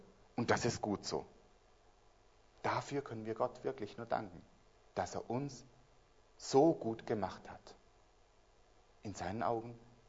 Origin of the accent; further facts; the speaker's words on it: Switzerland; now in Germany; ich bin auch Schweizer, obwohl ich in Deutschland lebe.